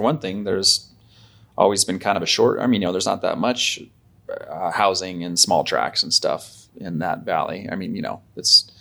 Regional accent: Billings, Montana, United States; even growing up in Billings, I don't know, I guess you're probably too young for this.

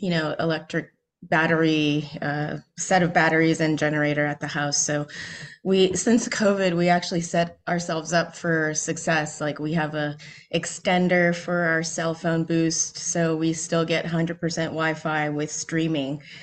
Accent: Alameda, California, United States; I'm from the Bay Area. I grew up in Alameda, actually.

